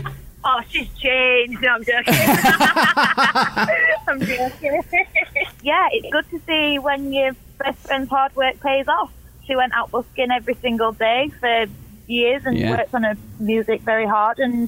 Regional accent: England, United Kingdom; It's crazy for me because I'm just from England, obviously.

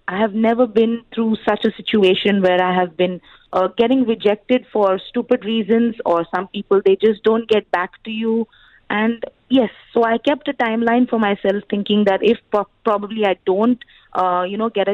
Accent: India; Although I'm an Indian, sometimes people do think that I have a weird accent, probably a regional accent.

